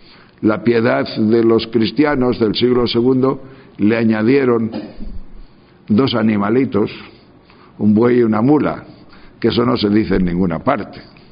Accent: Tejerina, Castile and León, Spain; los de Tejerina, los de mi pueblo, son más altos

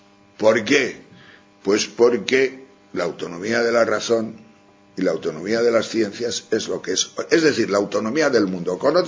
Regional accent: Spain; sobre todo por mi tierra, por las montañas de los picos de Europa

